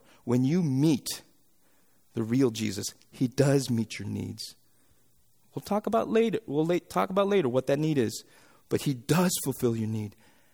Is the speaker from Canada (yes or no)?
yes; Canada; He's Canadian and I'm Canadian.